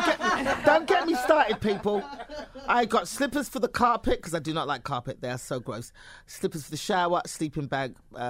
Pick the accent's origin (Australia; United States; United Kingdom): United Kingdom; I'm the British correspondent on there.